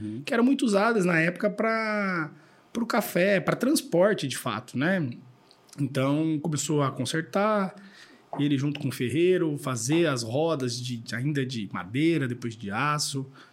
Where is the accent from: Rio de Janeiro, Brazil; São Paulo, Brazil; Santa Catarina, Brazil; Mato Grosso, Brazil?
São Paulo, Brazil; Dracena; moved away as an adult; Eu nasci em Dracena, fui criado lá a vida toda, né? Saí para fazer a faculdade, vim para Ribeirão Preto e depois trabalhar em São Paulo. Fiquei aqui na região, né? São Paulo, Jundiaí, Alumínio, né?